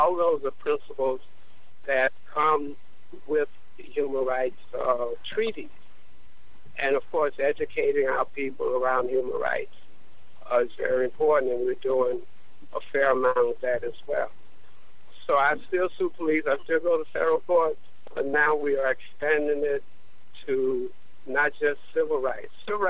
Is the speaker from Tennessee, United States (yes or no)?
no; Chicago, Illinois, United States; I'm from Chicago, and I've been a civil rights lawyer for a number of years now.